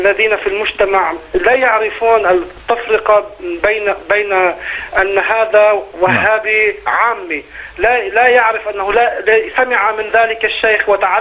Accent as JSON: {"language": "Arabic", "country": "Lebanon", "said": "انا من لبنان وانا كنت حنبلي المذهب الفقهي وكنت وهابي المذهب العقائدي"}